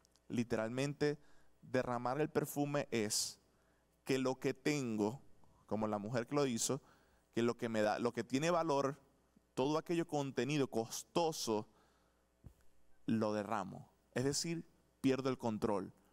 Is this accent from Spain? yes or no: no; Venezuela; moved away; nos fuimos de Venezuela a República Dominicana aproximadamente 8 o 7 meses antes de que iniciara la pandemia.